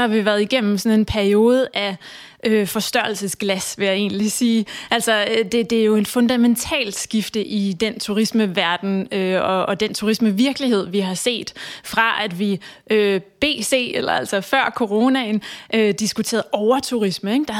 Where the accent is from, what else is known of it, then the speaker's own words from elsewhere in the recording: Copenhagen, Capital Region of Denmark, Denmark; selvom at vi som københavnere og lokale færdes ude igen